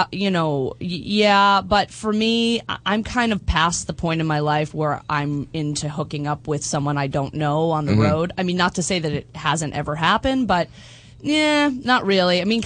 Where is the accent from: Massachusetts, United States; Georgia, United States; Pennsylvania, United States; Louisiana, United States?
Massachusetts, United States; Boston; No, I'm from Boston.